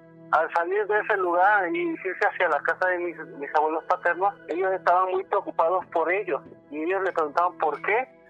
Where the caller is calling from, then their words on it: Villahermosa, Tabasco, Mexico; Soy de aquí de Villahermosa.